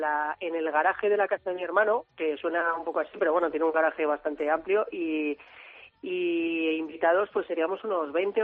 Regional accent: San Sebastián, Basque Country, Spain; como somos de Donosti todos y nos gusta cocinar como buenos vascos

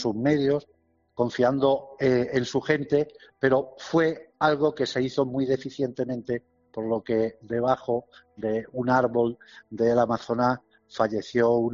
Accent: Extremadura, Spain; pero también para los que somos extremeños

